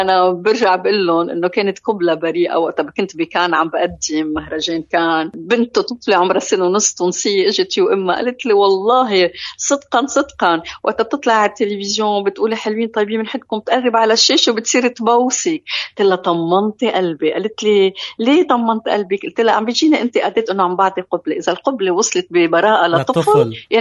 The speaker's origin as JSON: {"language": "Arabic", "country": "Lebanon", "accent": "Lebanese", "said": "انه انا جاي بدي احكي بلهجتي اللبنانيه"}